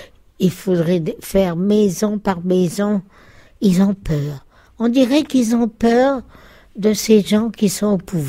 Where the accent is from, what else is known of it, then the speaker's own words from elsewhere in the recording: Mons, Grand Est, France; born there; Je suis née le 3-7-1929 à Mons, Meurthe-et-Moselle.